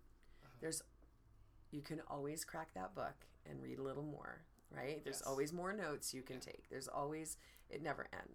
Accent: California, United States; So I grew up in Monterey Bay Area in California.

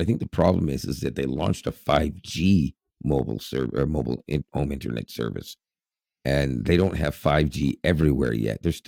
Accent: Canada; It's like they know I'm Canadian and they shoot at me.

